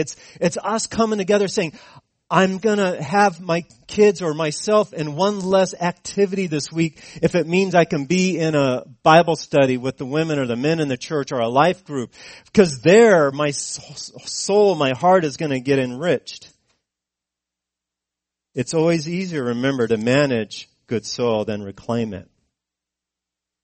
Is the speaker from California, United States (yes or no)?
yes; Fresno, California, United States; born there; I was born in Fresno, California. I only lived there for a year or two, so it's not that I remember growing up there, but I had relatives there.